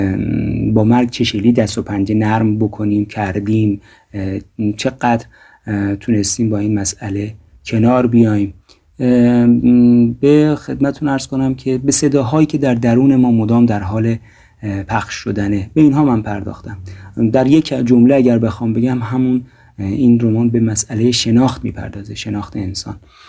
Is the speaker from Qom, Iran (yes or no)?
yes; Qom, Iran; با نویسندگان و اساتید خوب ایرانی داخلی، یعنی اون شهر خودمون قم